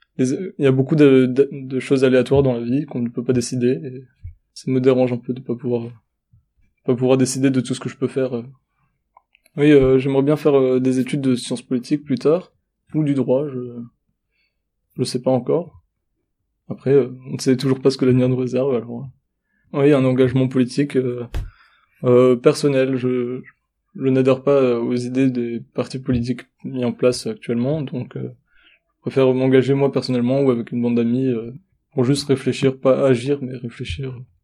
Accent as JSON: {"language": "French", "town": "Montpellier", "region": "Occitanie", "country": "France", "tie": "born or raised there", "said": "Je suis né à Montpellier. Oui, je suis un Montpellierain. Je suis né à l'hôpital Arnaud de Villeneuve. … j'ai 18 ans, et je suis lycéen en première au lycée Léon Cordas."}